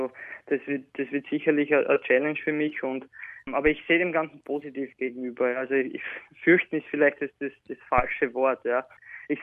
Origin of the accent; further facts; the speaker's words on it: Austria; now in Australia; ich fühle mich an und für sich jetzt eigentlich mehr Australier als Österreicher.